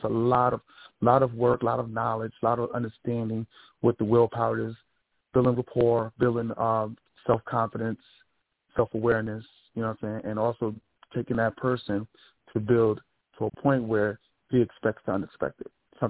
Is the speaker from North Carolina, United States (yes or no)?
no; Long Island, New York, United States; now in Atlanta, United States; I'm from New York, Long Island. So I live in Atlanta, Georgia. I've been here about 15 years now.